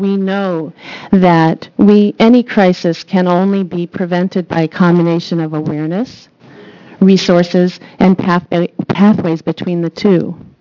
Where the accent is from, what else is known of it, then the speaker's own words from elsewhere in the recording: Portland, Oregon, United States; from Portland.